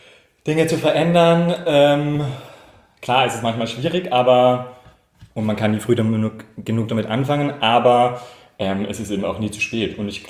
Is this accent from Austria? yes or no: yes; Tyrol, Austria; Genau, ich bin ursprünglich aus Tirol, also auch vom Land, das heißt Bauernhof und so weiter